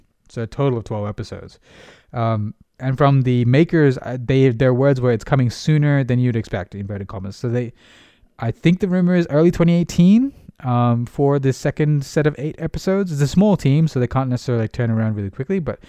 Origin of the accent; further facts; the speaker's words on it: Australia; But me as an Australian, I don't notice